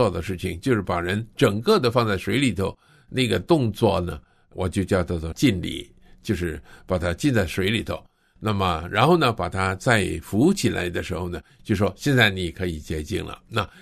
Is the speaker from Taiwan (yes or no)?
no; China; 特别是我们中国人很不喜欢把它讲出来的